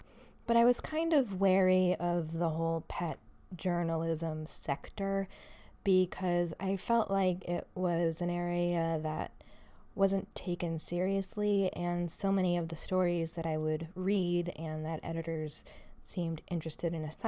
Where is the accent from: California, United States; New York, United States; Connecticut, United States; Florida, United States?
New York, United States; Manhattan; And it's true that maybe things would have been different if I'd grown up somewhere else, but I grew up in Manhattan.